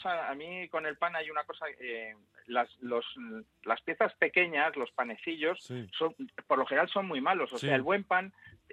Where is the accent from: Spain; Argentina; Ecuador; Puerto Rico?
Spain; con lo poco que somos los españoles a hacer colas